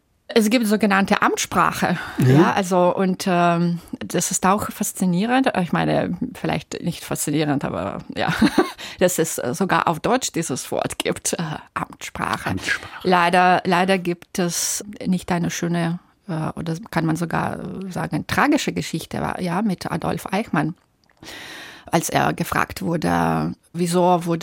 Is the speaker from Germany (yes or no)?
no; Belarus; Und als Kind, ich bin zweisprachig aufgewachsen, wie meistens Belarusinnen.